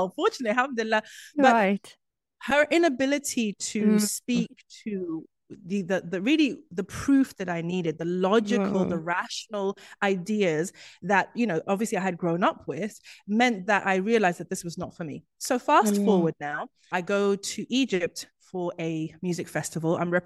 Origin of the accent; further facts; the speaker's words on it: Zimbabwe; I would say growing up in Zimbabwe, Zimbabwe was a very Christian country.